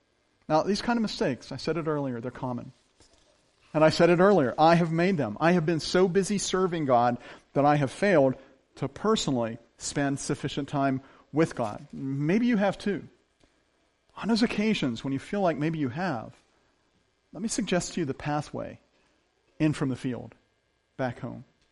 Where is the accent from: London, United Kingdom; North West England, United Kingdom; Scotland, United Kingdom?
Scotland, United Kingdom; I'm Scottish. We're very frugal, right?